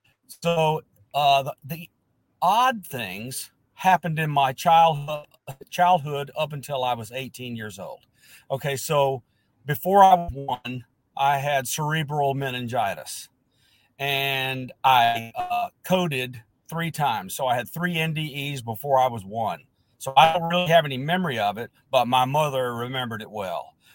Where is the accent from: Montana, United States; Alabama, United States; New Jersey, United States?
Alabama, United States; also born or lived in Lebanon, Tennessee; I was born in Lebanon, Tennessee, raised in Alabama, went to school at Auburn University